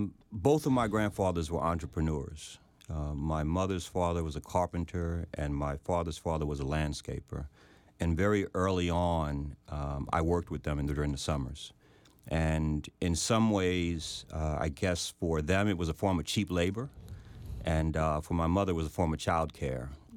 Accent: Queens, New York, United States; Sure. I'm from Queens, New York. I grew up in South Jamaica, Queens. Was raised by my mother, have a younger brother, and we had a pretty close-knit family right off of Van Wyck Expressway and Linden Boulevard, right before you get to JFK Airport.

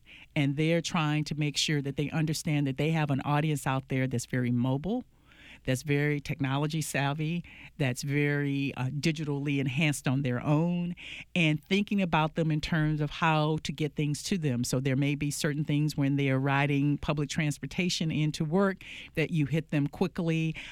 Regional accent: Thomaston, Georgia, United States; Grew up a child of the South. I was born in Georgia. In a very small town about hour south of Atlanta, Thomaston, Georgia.

